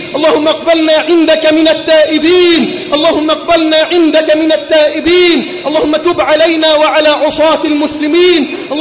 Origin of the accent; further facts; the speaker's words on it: Egypt; اللهم احفظ بلدنا مصر من كل سوء وسائر بلاد